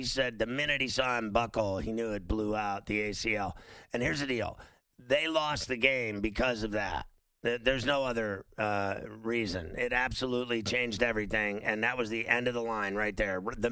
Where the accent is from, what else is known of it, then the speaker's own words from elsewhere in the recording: Pittsburgh, Pennsylvania, United States; now in New York, United States; because I grew up there in Pittsburgh, you get the same weather, and then it comes here to New York.